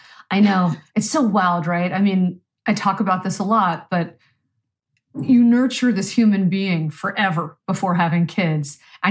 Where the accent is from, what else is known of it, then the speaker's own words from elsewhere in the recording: Canada; because I'm Canadian.